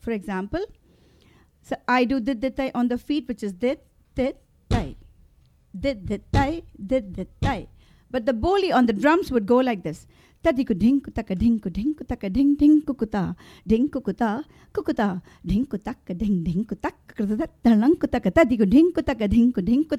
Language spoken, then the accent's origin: English; Maharashtra, India; first language Tamil; English is a second language; By the time we were in the fifth grade, we had to know English, Hindi, my mother tongue, that was Tamil. I lived in Maharashtra, so Marathi was compulsory for me to learn.